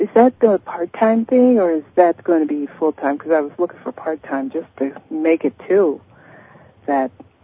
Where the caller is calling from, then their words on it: Indiana, United States; I'm in Indiana.